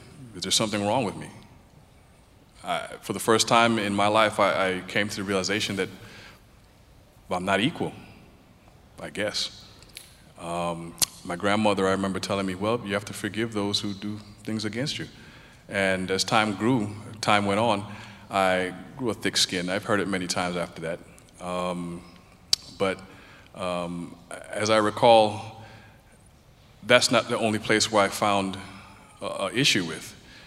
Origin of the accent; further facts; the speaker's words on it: Brooklyn, New York, United States; I was born in Brooklyn, New York. And as we all know, Brooklyn, New York, or New York itself, is an epicenter of all cultures and races.